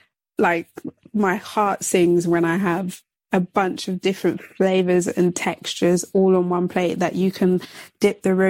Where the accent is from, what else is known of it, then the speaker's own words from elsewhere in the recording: London, United Kingdom; I'm from London.